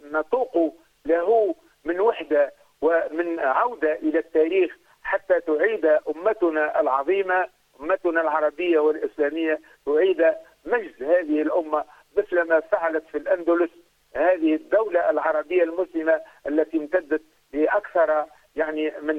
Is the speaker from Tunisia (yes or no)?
yes; Tunisia; بدعوى وجود الغريبة عندنا في تونس مثلا